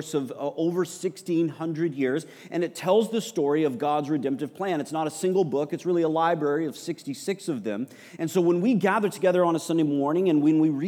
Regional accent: Texas, United States; now in Canada; I am American. I presume upon your grace. I was born and raised in West Texas area of the United States

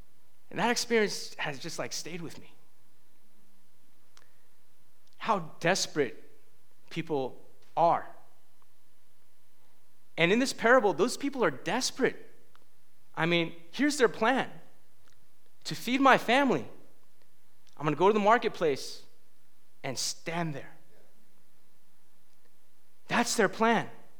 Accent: San Francisco, California, United States; now in Oakland, United States; I grew up in San Francisco, then moved out to the East Bay.

